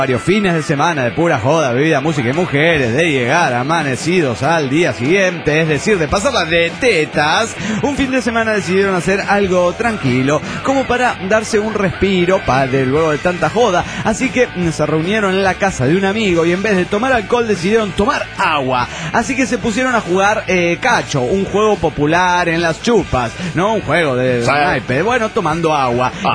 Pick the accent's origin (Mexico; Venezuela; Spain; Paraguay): Mexico; Mexico City; del DF mexicano.